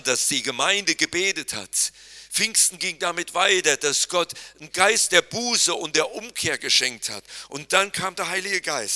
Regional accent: North Rhine-Westphalia, Germany; Auch aus meiner Heimat im Siegerland, um das Jahr 1900, da gab es da noch Bergbau.

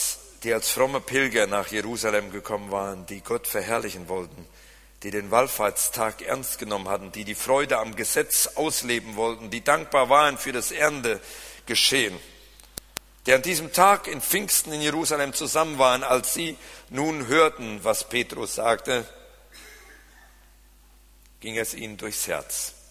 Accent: North Rhine-Westphalia, Germany; accent: Siegerland; obwohl ich mit meinem Siegerländer Akzent nicht zurechtkomme

